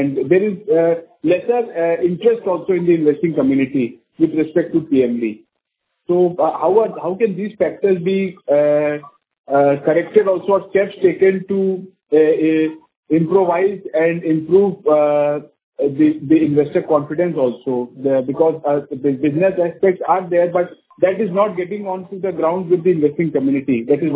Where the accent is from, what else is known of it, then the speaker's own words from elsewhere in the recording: West Bengal, India; I'm from West Bengal.